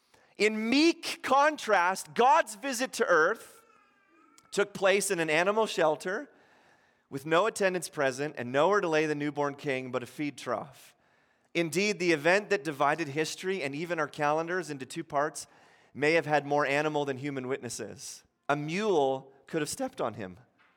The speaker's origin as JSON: {"language": "English", "town": "Ottawa", "region": "Ontario", "country": "Canada", "tie": "born or raised there", "said": "I grew up in Ottawa"}